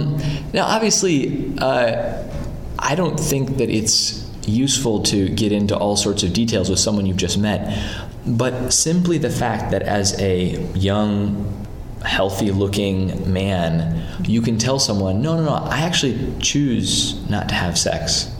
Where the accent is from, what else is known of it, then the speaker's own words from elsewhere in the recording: United States; moved away; I'm from America originally.